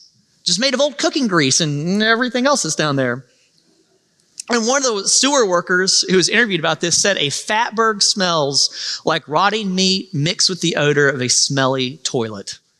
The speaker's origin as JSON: {"language": "English", "region": "Alabama", "country": "United States", "said": "But, I mean, I'm from Alabama, so I'm going to say this."}